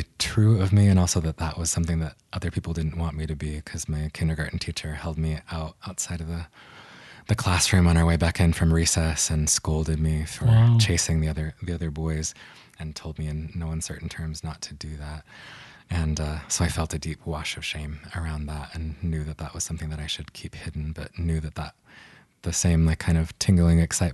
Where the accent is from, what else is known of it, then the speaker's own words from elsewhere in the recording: Rexburg, Idaho, United States; So I grew up in Rexburg, Idaho, the goodly land of Mormondom, which is way more Mormon than lots of parts of Utah